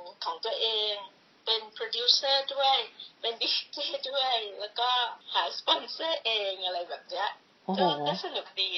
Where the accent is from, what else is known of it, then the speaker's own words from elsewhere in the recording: Bangkok, Thailand; also born or lived in Chachoengsao; เนี่ยเกิดที่จังหวัดฉะเชิงเทราตั้งแต่เล็กๆเลยคุณพ่อคุณแม่ก็ย้ายครอบครัวทั้งหมดมาอยู่ที่กรุงเทพ